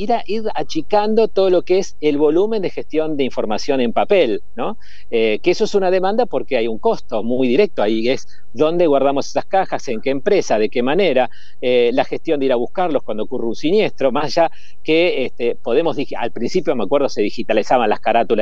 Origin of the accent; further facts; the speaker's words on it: Argentina; nos compete, digamos, como argentinos y como miembros de la industria